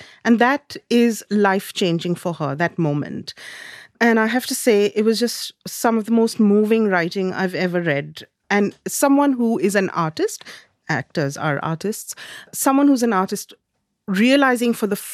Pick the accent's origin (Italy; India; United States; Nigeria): India; Growing up in India, we had a very different 80s